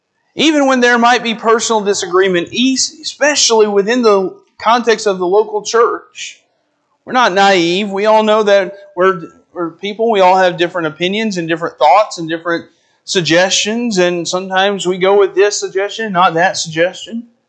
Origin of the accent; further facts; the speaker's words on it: Arkansas, United States; I'm from Arkansas. I want to say y'all there.